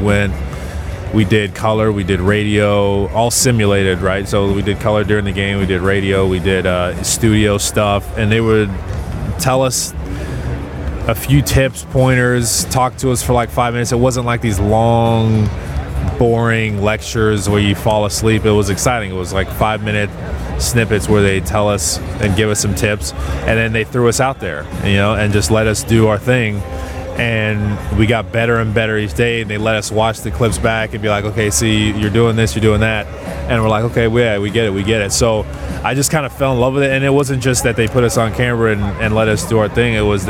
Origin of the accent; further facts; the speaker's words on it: Tulsa, Oklahoma, United States; We grew up in Tulsa, Oklahoma. We were there for pretty much our whole childhood, and we grew up there until I was a senior at Victory Christian.